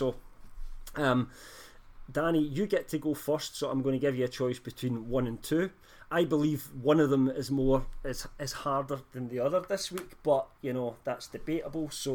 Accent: Scotland, United Kingdom; I'm Scottish

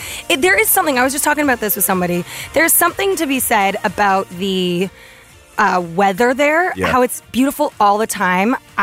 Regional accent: Canada; now in Los Angeles, United States; It's so true because like for me, I'm a Canadian girl.

